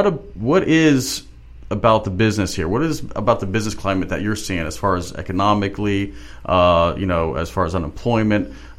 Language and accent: English; Miami, Florida, United States; when I was growing up in Miami, I thought that it was exclusive there.